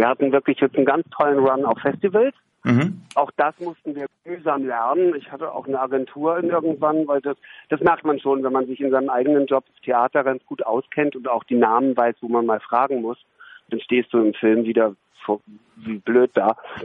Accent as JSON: {"language": "German", "region": "Berlin", "country": "Germany", "said": "Wir haben es natürlich in Berlin spielen lassen, weil wir sind Berliner."}